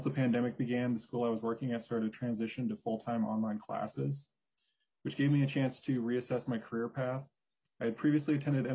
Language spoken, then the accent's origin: English; Minneapolis, Minnesota, United States; I grew up in Whittier in Minneapolis